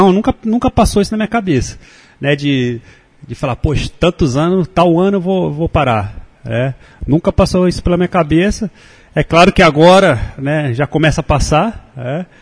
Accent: São Paulo, Brazil; now in Recife, Brazil; Eu sou de São Paulo, eu não sei se eu volto pra lá, né?

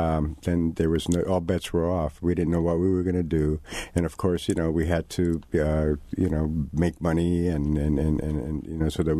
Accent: New York City, New York, United States; I grew up in Spanish Harlem, and prior to that drink, you know, I was a real shy kid.

